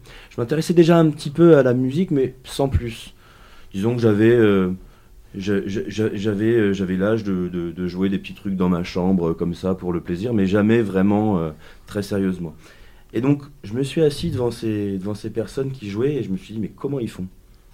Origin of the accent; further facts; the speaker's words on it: Poitiers, Nouvelle-Aquitaine, France; Donc, je suis originaire de Poitiers.